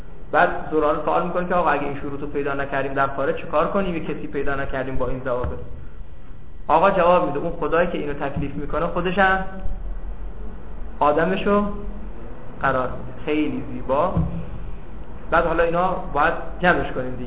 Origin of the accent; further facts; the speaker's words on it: Ahvaz, Khuzestan, Iran; من یکی از مهمترین چیزهایی که براش از اهواز اومدم فقه بود